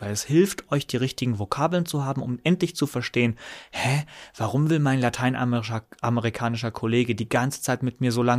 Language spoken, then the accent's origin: German; Germany; ich als Deutscher denke, mach doch einfach deine Arbeit